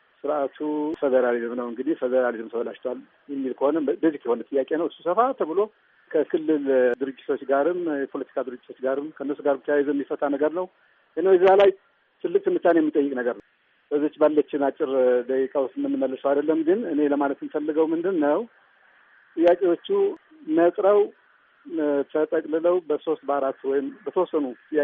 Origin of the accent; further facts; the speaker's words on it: Tigray, Ethiopia; እኔ የትግራይ ሰው ነኝ